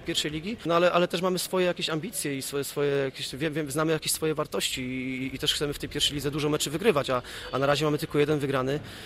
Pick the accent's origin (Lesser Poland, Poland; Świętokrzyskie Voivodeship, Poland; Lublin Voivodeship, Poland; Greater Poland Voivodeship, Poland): Greater Poland Voivodeship, Poland; może dlatego, że nie jestem, że jestem z Wielkopolski